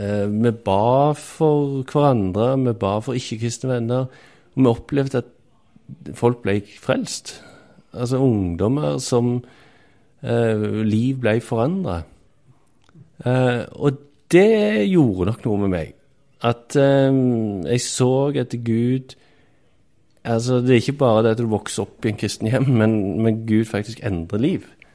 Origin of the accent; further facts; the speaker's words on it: Randaberg, Rogaland, Norway; og jeg vokste opp på Randaberg, ut forbi Stavanger.